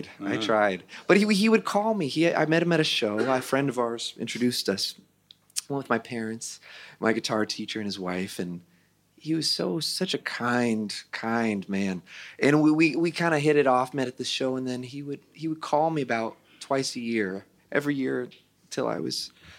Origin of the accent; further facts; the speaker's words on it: Santa Rosa, California, United States; He wanted a young person in the San Francisco Bay Area, which is where I grew up. I grew up in Santa Rosa, California.